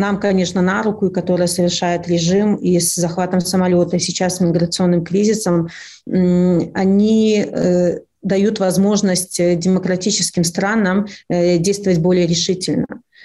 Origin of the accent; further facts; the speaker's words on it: Belarus; Я просто знаю, как белорусы поддерживают друг друга, и что нас на самом деле большинство